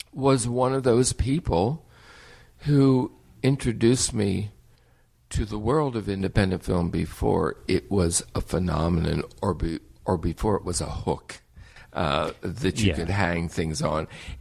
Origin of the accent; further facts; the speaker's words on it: New Jersey, United States; now in San Francisco, United States; I am a Jersey boy